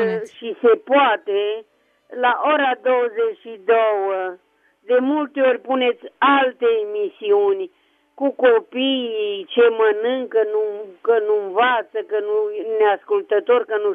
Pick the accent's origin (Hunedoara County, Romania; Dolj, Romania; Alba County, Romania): Hunedoara County, Romania; Deva; sunt din Deva.